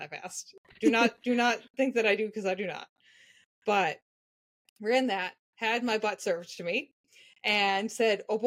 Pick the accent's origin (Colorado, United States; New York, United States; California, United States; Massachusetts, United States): Massachusetts, United States; also born or lived in Richmond, United States; I'm from Massachusetts. I do live in Massachusetts. I live on Cape Cod currently.